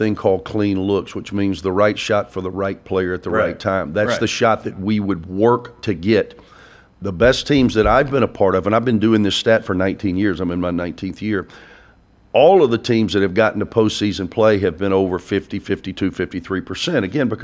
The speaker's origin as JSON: {"language": "English", "region": "Mississippi", "country": "United States", "said": "I'm from Mississippi, but I've got that show me state mentality."}